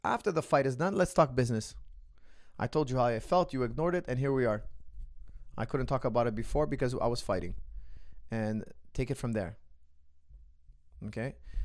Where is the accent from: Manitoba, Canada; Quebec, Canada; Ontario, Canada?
Quebec, Canada; first language French; English is a second language; Okay, I'm from Quebec. We speak French. We have different dialects, different ways to pronounce it.